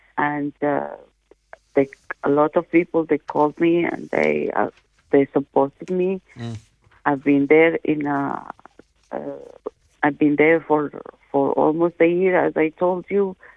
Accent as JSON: {"language": "English", "country": "Sudan", "said": "because I came from Sudan, and of course, you know, there's a war there"}